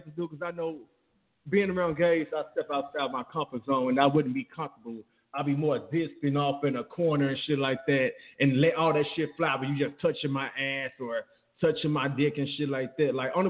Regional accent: Chicago, Illinois, United States; my life, the way I grew up in Chicago, like, I'm the only gay boy in my family.

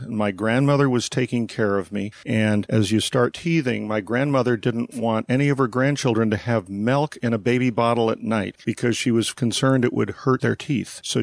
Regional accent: California, United States; And it was funny because when I'd go to places and say, I'm from Napa Valley, you know what they'd say?

